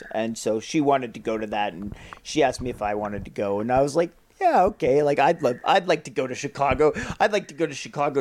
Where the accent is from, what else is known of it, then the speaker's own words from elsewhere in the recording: Canada; the thing I like about being a wrestler in Canada and being a Canadian is that I have, you know, Canadian healthcare.